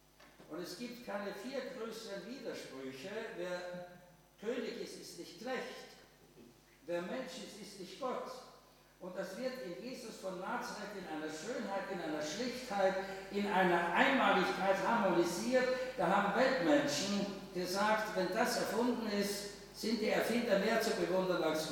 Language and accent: German; Vienna, Austria; born there; bin gebürtiger Wiener.